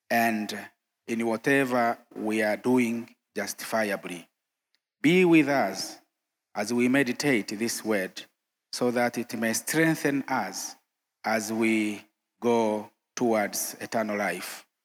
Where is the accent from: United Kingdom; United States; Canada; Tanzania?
Tanzania; Kagera; English is a second language; I come from Tanzania, from the village which is located near the border of Tanzania and Uganda, and therefore I am also remembering the days when I was a refugee in 1978